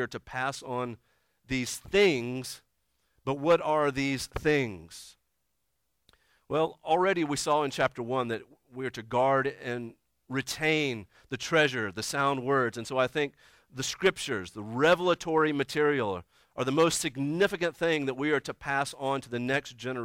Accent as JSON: {"language": "English", "region": "Alabama", "country": "United States", "said": "I'm from Alabama, we're in West Virginia"}